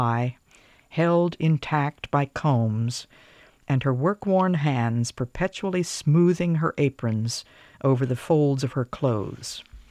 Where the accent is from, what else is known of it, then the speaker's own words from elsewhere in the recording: Kentucky, United States; I am practically 60 years old. I grew up in Kentucky. I am one of 15 living children of the same two now deceased parents. We were tenant farmers and sharecroppers.